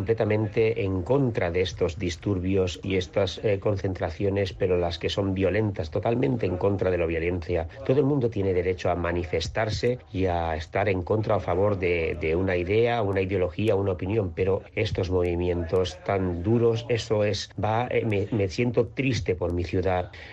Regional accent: Barcelona, Catalonia, Spain; born there; soy nacido en Barcelona. Amo a mi ciudad y a mi región, pero ante todo me considero español porque no me gustan los separatismos.

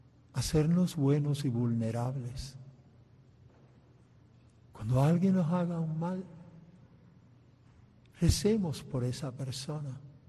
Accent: Cuba; Yo que soy cubano

